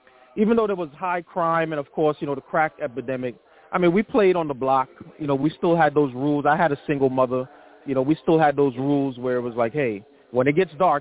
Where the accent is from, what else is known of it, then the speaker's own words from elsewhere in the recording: Brooklyn, New York, United States; also born or lived in Caribbean; I mean, I've been here all my life. I came from the Caribbean at 5 years old, so I've been here all my life in Brooklyn.